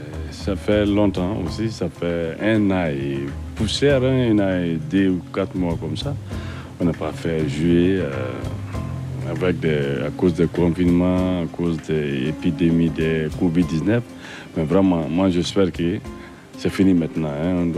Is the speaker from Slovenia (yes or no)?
no; Garana, Mali; French is a second language; je suis allé dans mon village, il y a un fleuve Niger qui passe chez nous, à Garana.